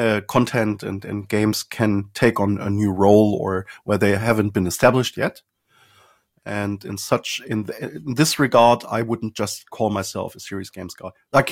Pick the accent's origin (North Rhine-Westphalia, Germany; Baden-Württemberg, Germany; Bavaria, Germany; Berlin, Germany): Baden-Württemberg, Germany; Sindelfingen; I grew up in Sindelfingen, nearby Stuttgart, one of the key plants for Mercedes-Benz, for Daimler.